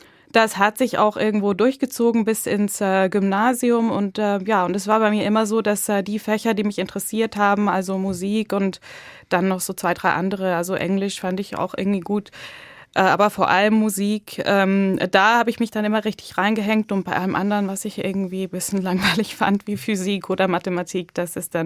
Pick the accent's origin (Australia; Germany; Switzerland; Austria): Switzerland; Aber natürlich ist die Schweiz meine Heimat.